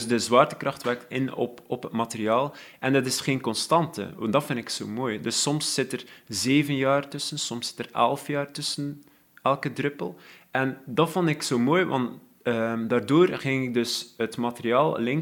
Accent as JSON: {"language": "Dutch", "country": "Belgium", "said": "ik ben een Belg"}